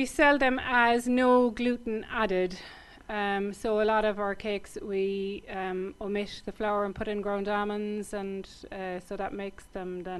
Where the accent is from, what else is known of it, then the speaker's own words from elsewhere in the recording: Cork, Munster, Ireland; I worked in a few different establishments in Cork, because I'm originally from Cork.